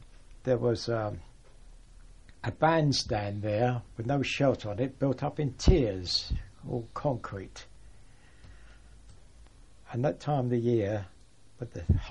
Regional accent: London, United Kingdom; accent: Cockney; Incidentally, we're all Cockneys from the London docks.

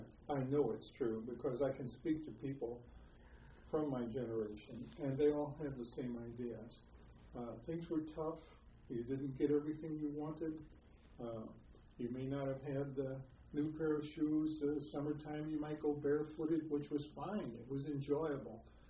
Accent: St. Louis, Missouri, United States; Well, I was born in St. Louis, Missouri, April of 1924, and spent my entire life here.

